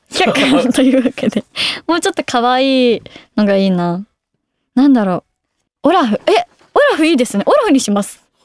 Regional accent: Aichi, Japan; 私愛知県出身なので愛知県関連のキャッチフレーズにしようと思って

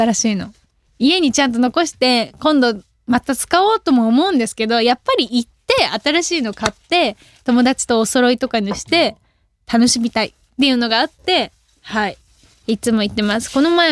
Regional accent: Kansai, Japan; 関西出身なのでやっぱりユニバはめっちゃ行ってました。

